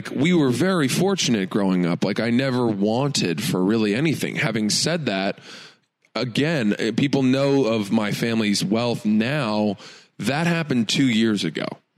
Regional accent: Maine, United States; also born or lived in New Jersey; My dad started a software company in Maine when I was four. We moved from New Jersey, which is where both my parents are from, and my dad started this software company in Maine.

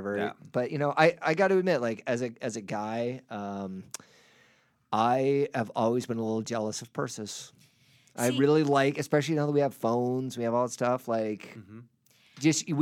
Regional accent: Wisconsin, United States; I mean, I'm from Wisconsin, man.

